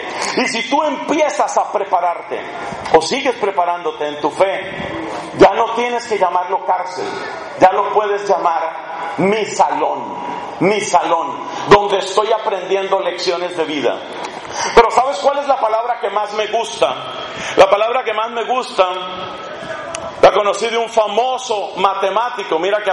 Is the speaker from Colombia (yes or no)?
yes; Colombia; Un amigo muy querido de mi propia nacionalidad, yo soy colombiano